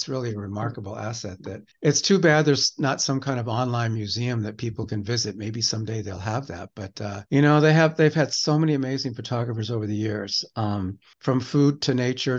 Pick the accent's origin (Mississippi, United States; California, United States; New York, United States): California, United States; San Diego; my mother was from Arizona and I grew up in San Diego, so I always had Mexican food.